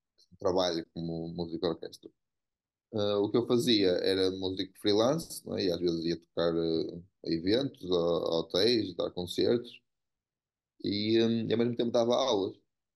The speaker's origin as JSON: {"language": "Portuguese", "region": "Viana do Castelo", "country": "Portugal", "said": "Não, eu sou de Viana, mas sempre pensava em voltar para Portugal"}